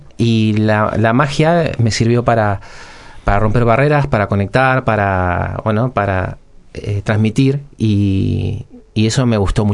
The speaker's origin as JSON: {"language": "Spanish", "town": "Mar del Plata", "region": "Buenos Aires Province", "country": "Argentina", "moved": "yes", "lives_now": "Barcelona, Spain", "said": "Sí, soy argentino."}